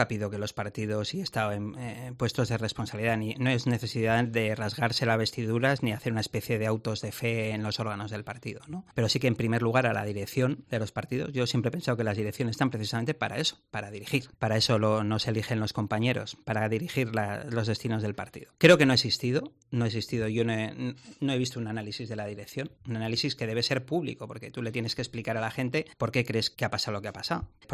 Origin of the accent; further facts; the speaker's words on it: La Rioja, Spain; Todos somos riojanos, yo creo que además aquí somos pocos y nos conocemos bastante